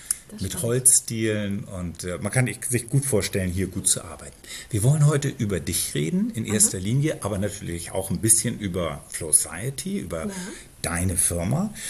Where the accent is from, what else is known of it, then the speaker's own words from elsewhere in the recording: Berlin, Germany; Ich komme genau aus der anderen Ecke von Berlin